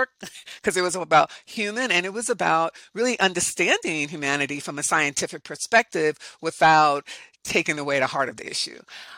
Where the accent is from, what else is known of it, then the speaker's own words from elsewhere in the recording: New York, United States; And especially being a New Yorker, that was, so that was what it was.